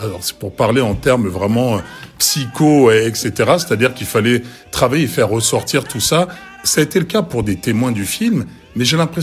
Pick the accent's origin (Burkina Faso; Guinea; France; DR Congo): Burkina Faso; aujourd'hui nous sommes au Faso, nous sommes Burkinabé